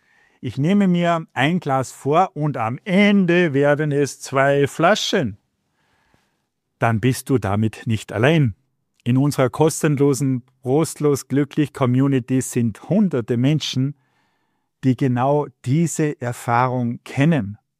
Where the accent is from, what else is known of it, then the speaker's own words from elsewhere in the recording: Salzburg, Austria; born there; die Mannschaft meiner Geburtsstadt Salzburg